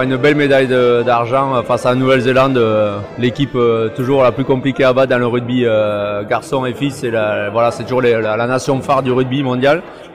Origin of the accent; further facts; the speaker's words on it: France; Et en tant que Français, on apprécie énormément.